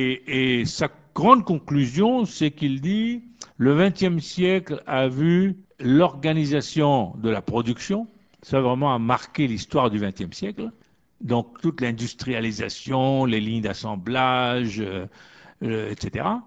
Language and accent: French; Mauritius; je suis moi originaire de Maurice, de l'île Maurice, dans l'océan Indien.